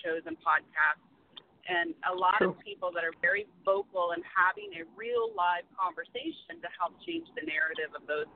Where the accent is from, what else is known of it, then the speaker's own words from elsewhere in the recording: the South, United States; And I grew up in the South, so, you know, if you were raped and you were a girl in the South, then what did you do wrong?